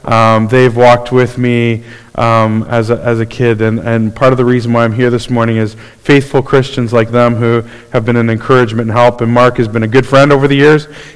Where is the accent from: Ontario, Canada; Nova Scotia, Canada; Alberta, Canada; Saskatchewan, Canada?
Ontario, Canada; Port Hope; I grew up in Port Hope, so if anybody doesn't like Port Hope, I'm sorry about that, but it's just down the road.